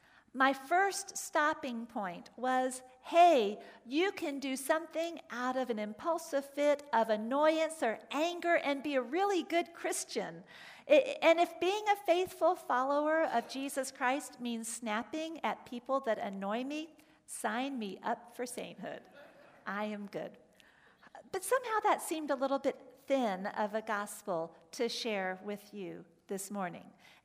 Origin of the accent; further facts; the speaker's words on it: Atlanta, Georgia, United States; I've shared with you that I grew up in Atlanta, and so it was a fairly easy drive for our family to go to Florida for vacation